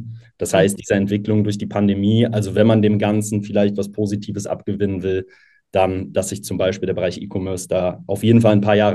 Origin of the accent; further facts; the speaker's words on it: Cologne, North Rhine-Westphalia, Germany; ich komme ja aus Köln